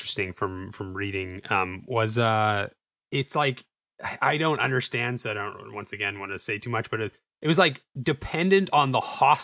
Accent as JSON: {"language": "English", "country": "Canada", "said": "I'm Canadian"}